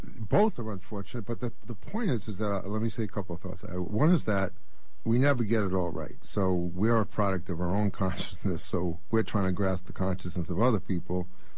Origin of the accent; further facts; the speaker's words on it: the North, United States; certainly when I went down, I was from the North and I was with CORE